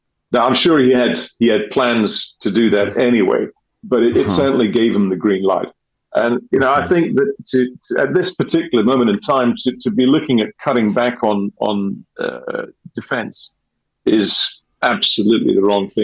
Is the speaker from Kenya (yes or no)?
yes; Kenya; I was brought up in Kenya, in East Africa.